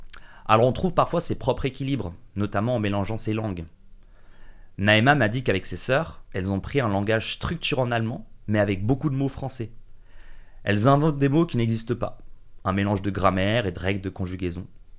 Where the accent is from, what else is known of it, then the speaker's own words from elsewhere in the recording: South Africa; French is a second language; Je pouvais parler ma langue, utiliser des expressions sud-africaines, comme le fameux « Hauset », « Moradem », »,« Akona ». C'est des mots que je ne peux que utiliser avec d'autres Sud-Africains.